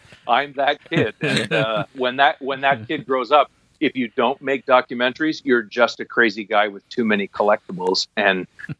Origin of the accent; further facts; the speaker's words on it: Canada; because we're Canadian, we don't have a big full sense of ourselves